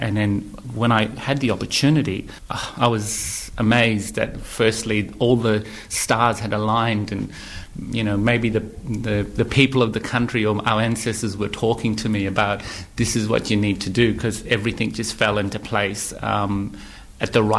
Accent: Broome, Western Australia, Australia; So we have a very multicultural, mixed family. I grew up in Broome as an Aboriginal person

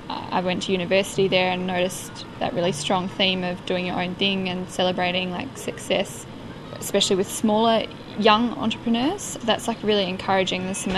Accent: Tasmania, Australia; So we grew up in Tasmania and we still have our organic farm here, so it's obviously a very dear spot to us.

